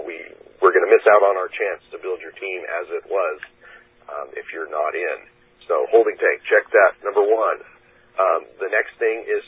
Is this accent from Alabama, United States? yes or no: no; Idaho, United States; Like, I grew up primarily in Teton Valley, Idaho, right by the, you know, the base of the Grand Tetons.